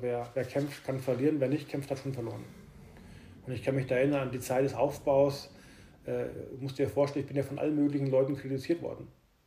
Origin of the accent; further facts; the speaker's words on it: Bavaria, Germany; also born or lived in Nuremberg; Ich bin ja ursprünglich in Nürnberg geboren, habe dann in einem relativ kleinen Dorf aufwachsen dürfen, in der Nähe vom Altmühlsee, Brombachsee, also ein relativ kleines Dorf mit 80 Leuten oder 80 Einwohnern.